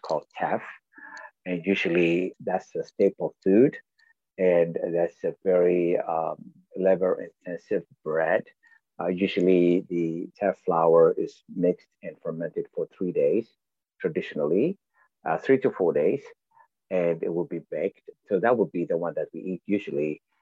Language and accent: English; Ethiopia; now in United States; well, we were born and raised in Ethiopia to Eritrean parents. And when we decided to migrate to the US, Ethiopia was under the communist regime